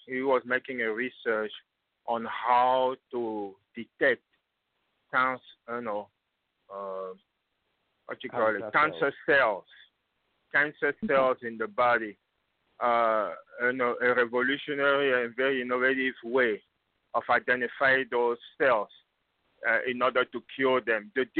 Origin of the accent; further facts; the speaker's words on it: Cape Verde; We are not Brazilian. We are Cape Verdean from Africa, et cetera.